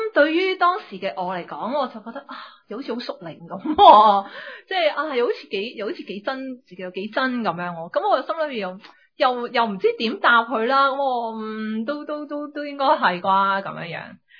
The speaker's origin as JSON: {"language": "Cantonese", "country": "China", "said": "我妈妈系一个泰国嘅华侨嚟嘅，咁我泰国有好多亲戚嚟嘅，但係呢我系中国人嚟嘅，我妈妈系中国人嚟嘅，不过妈妈就喺泰国出世。"}